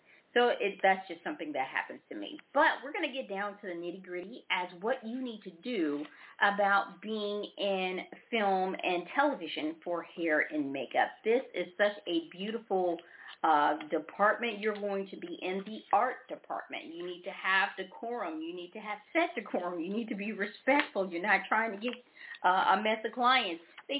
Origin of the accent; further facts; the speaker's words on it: Memphis, Tennessee, United States; I was literally the first black woman in my hometown, Memphis, Tennessee, to work for the Christian Dior counter.